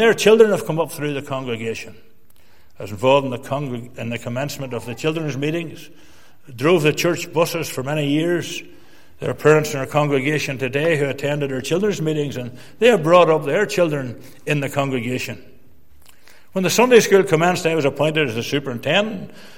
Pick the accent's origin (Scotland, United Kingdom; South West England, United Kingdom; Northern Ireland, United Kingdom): Northern Ireland, United Kingdom; Dromore; something which had never occurred before in my hometown of Dromore.